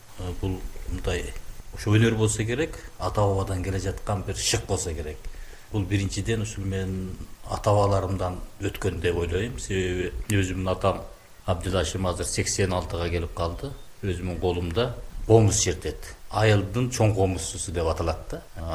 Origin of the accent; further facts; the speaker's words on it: Köndük, Osh Region, Kyrgyzstan; born there; Менин туулган жерим Карагылжы районунун Алай кызы ооносундагы Көңдүк деген айыл.